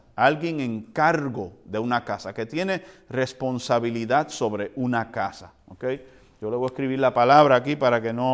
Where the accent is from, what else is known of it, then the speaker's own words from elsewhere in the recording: Puerto Rico; also born or lived in United States; Yo soy puertorriqueño, nacido aquí en los Estados Unidos. Y el español que yo hablo no es un español que hablan los españoles de allá de España que viven en Madrid